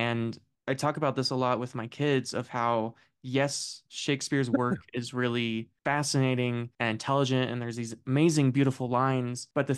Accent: United States; It's my American ignorance that is

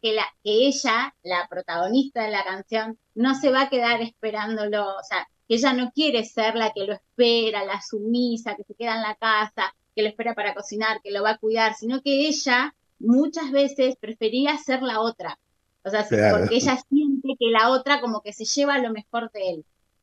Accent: Argentina; yo siempre digo que si hay algo que nos destaca como argentinos que somos, es que somos más dramáticos.

